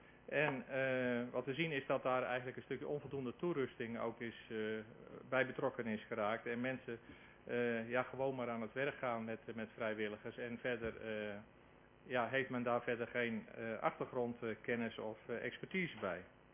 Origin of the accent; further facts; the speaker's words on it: Groot-Ammers, South Holland, Netherlands; Ik kom uit Groot-Ammers.